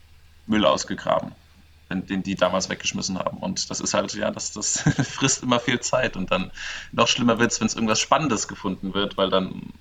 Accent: Mainz, Rhineland-Palatinate, Germany; wir kommen ja irgendwie alle aus Mainz

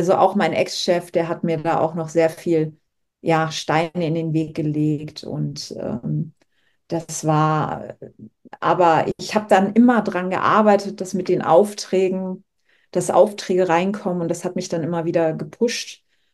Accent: Slovenia; Dann wollte ich auch immer mit meiner Heimat Slowenien zusammenarbeiten

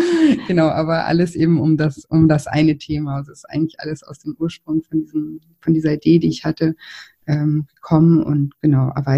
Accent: Lake Constance, Germany; ich komme vom Bodensee, ganz aus Süddeutschland.

